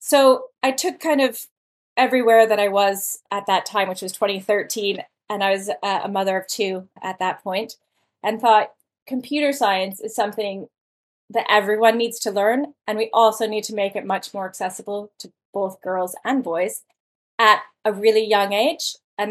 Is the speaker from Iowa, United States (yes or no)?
yes; Iowa, United States; Well, as you mentioned, I'm from Middle America, so growing up in Iowa, but I'd say I was always an entrepreneur at heart ever since a young child.